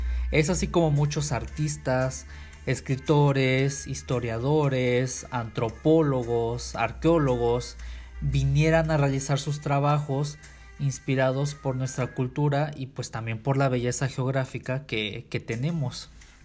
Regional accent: Mexico; ya como mexicanos

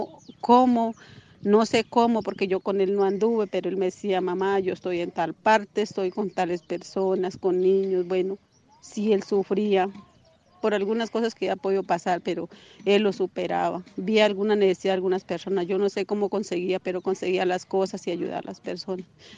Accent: López Adentro, Cauca, Colombia; yo soy la mamá de Nelson, no le digo mi nombre, yo soy del resguardo López Adentro.

